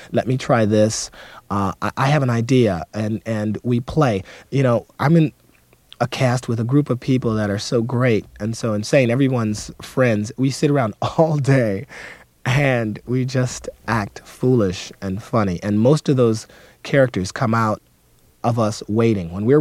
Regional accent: Detroit, Michigan, United States; You know, growing up in Detroit, it wasn't like, you know, we talked in Swahili at breakfast.

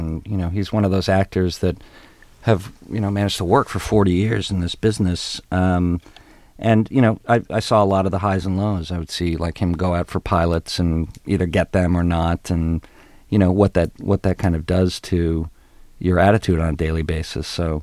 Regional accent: Ottawa, Ontario, Canada; I grew up in Canada, in Ottawa, Canada, and. You know, with my mom

